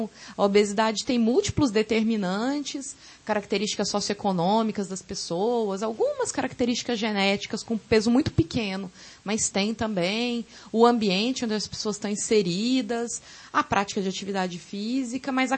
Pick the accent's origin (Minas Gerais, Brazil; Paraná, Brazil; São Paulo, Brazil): Minas Gerais, Brazil; moved away as an adult; also born or lived in Goiás; então saí de Minas, fui para Goiás